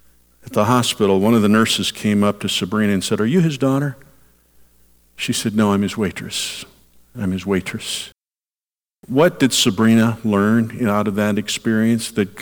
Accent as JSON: {"language": "English", "town": "Chicago", "region": "Illinois", "country": "United States", "tie": "born or raised there", "said": "I was raised in the Chicago area, so I could really relate to a story."}